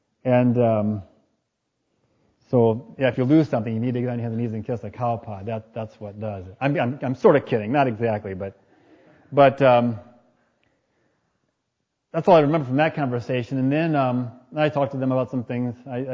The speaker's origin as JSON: {"language": "English", "region": "Wisconsin", "country": "United States", "said": "Well, actually, I don't really go to any church here because I'm from Wisconsin. I'm just visiting."}